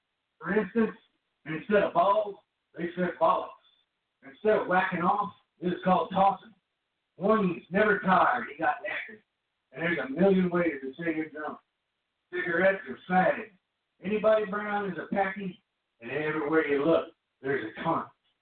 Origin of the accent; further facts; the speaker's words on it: Texas, United States; And like I said, I'm from Texas.